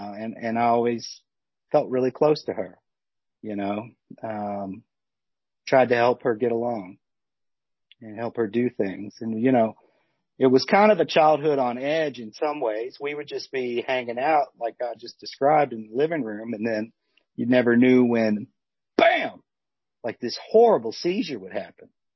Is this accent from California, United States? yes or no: no; Sturgis, Kentucky, United States; growing up in Sturgis, Kentucky back in the 80s was just a real peaceful experience.